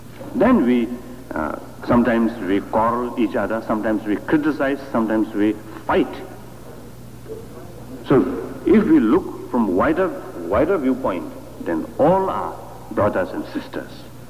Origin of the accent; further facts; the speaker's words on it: Tibet, China; English is a second language; I came from East. Particularly from Tibet, the materially and the, from the general, general situation, something very different than United States.